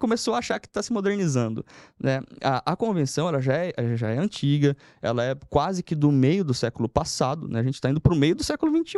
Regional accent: São Paulo, Brazil; Sou simples ainda, sou caipira igual eu sou, né? O pessoal é caipira do interior de São Paulo ali

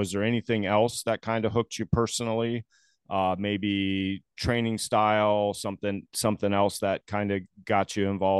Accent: Tampa, Florida, United States; now in Kona, United States; I'm from Tampa, Florida originally, and now I live in Hawaii.

